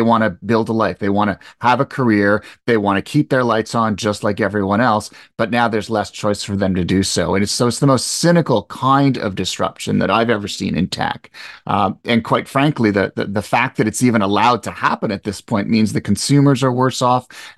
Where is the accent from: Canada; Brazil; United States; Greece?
Canada; Montreal, Quebec; I grew up in Montreal